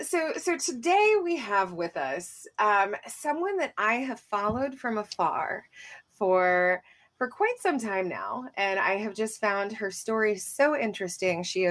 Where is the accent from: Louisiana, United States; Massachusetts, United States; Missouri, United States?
Missouri, United States; St. Louis; You know, I'm originally from St. Louis, and I fell in love with the city.